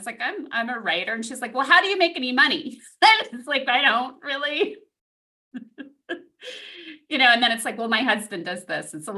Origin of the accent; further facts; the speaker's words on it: Brooklyn, New York, United States; And like, I was from New York, you know, in Brooklyn. And I get here and people are like